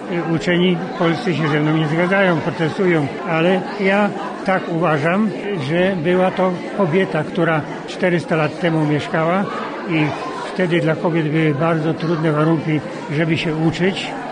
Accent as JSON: {"language": "Polish", "town": "Wieruszów", "region": "Łódź Voivodeship", "country": "Poland", "said": "na ziemi wieluńskiej, w powiecie wieruszowskim, bo ja jestem z Wieruszowa"}